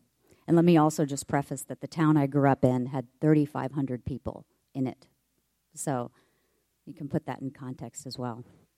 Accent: Midwest, United States; And growing up in the Midwest where I grew up, laying out and tanning by the pool was an after-school and weekend activity of all of my friends.

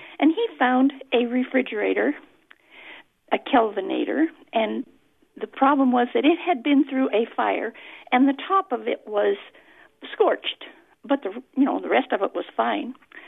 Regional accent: Community of Madrid, Spain; Outside of Madrid.

